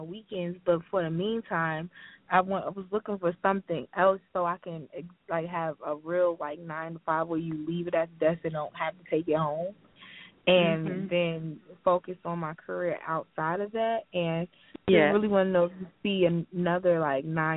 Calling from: New Jersey, United States; But I'm calling from New Jersey today.

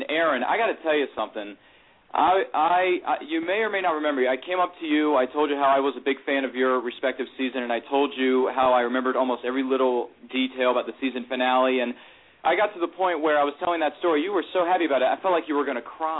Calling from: Towson, Maryland, United States; Good evening, ladies and gentlemen. … I'm calling from Towson, Maryland.

